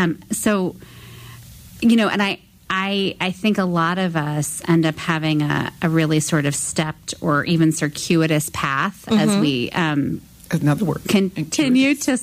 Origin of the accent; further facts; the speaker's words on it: California, United States; So I grew up and spent my like first 30 years in California. My dad's side of the family actually had a farm in S